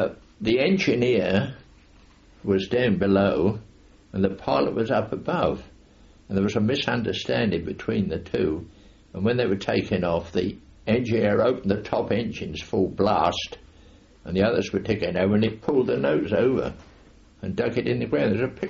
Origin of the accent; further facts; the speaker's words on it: Walton-on-Thames, South East England, United Kingdom; born there; I was born in Walton-on-Thames, but at the time I joined the firm, I was living in Byfleet, and my father was the village policeman.